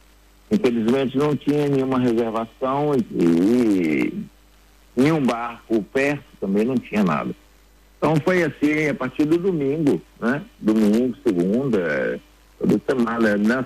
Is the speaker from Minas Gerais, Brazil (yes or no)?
yes; Minas Gerais, Brazil; para mim, como brasileiro de Minas Gerais, eu acho bem triste o que acontece.